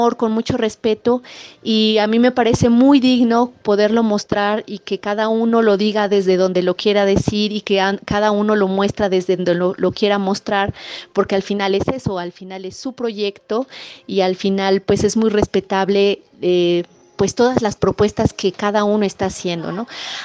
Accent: Mexico; somos mexicanas que bailan danza balinesa

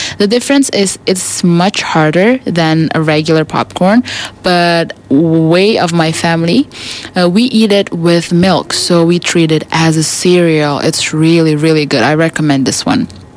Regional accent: East Nusa Tenggara, Indonesia; Hey, I've eaten this before because I'm from East Nusa Tenggara.

